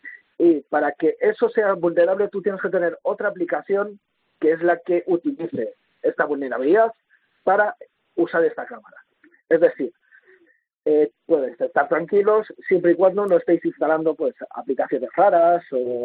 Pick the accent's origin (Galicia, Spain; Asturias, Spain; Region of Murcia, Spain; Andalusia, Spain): Galicia, Spain; ¿Cómo se nota que soy gallego, verdad?